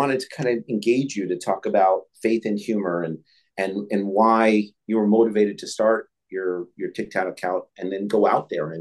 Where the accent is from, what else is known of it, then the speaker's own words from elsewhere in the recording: New York, United States; because I'm a New Yorker, grew up in a Jewish community